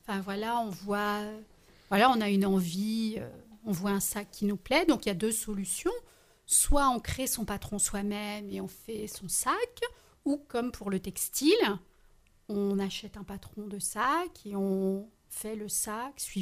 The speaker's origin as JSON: {"language": "French", "region": "Brittany", "country": "France", "said": "Parce que je suis bretonne."}